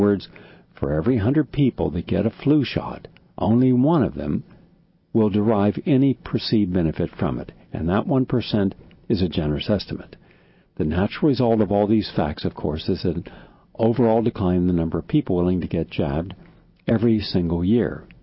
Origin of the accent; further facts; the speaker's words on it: West Virginia, United States; Two Rural Areas of West Virginia, my home state, by the way, and I've been in all those counties